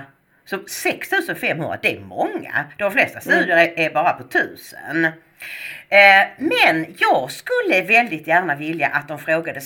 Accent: Sweden; Jag är svensk och jag känner mig inte otrygg.

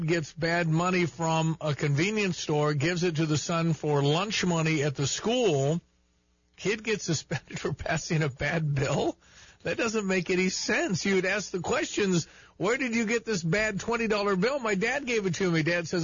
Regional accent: North Dakota, United States; We're fine. We're from North Dakota.

